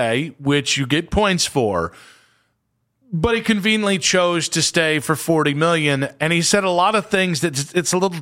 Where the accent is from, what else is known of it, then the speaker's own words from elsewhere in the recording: Wadsworth, Ohio, United States; also born or lived in Dayton; I will also say, I grew up in Wadsworth. I went to high school at Woodridge. I'm Ohio through and through, baby.